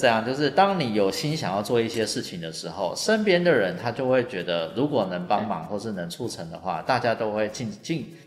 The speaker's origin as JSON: {"language": "Chinese", "region": "Yilan County", "country": "Taiwan", "said": "我们宜兰这边的东西都是非常非常珍贵的，然后而且我相信很多宜兰人都只吃宜兰人的宜兰这边的蔬菜，在地的食材，"}